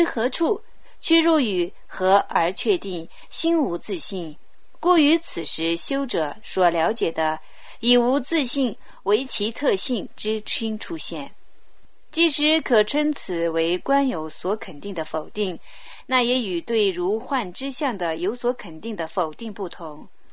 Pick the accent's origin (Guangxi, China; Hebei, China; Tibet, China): Tibet, China; 朝山节，我们西藏人呢称为